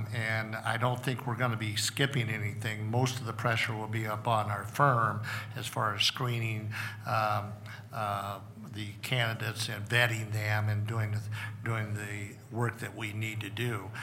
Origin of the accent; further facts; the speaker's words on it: Midwest, United States; I'm from the Midwest, so I can say the word crop.